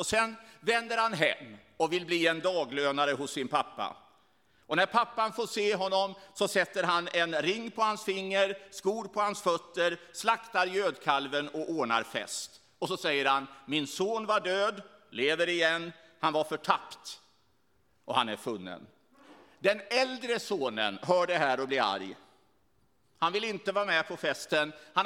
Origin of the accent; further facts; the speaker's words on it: Sweden; Jag är ju från Sverige.